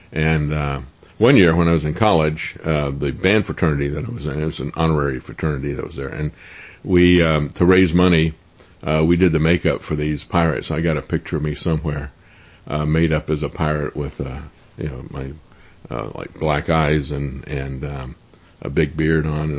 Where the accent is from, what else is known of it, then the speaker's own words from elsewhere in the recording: Tampa, Florida, United States; I grew up in Tampa